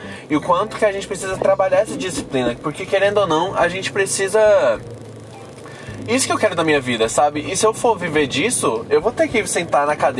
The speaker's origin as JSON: {"language": "Portuguese", "town": "Goiânia", "region": "Goiás", "country": "Brazil", "said": "eu sou de Goiânia, esse aqui é meu podcast."}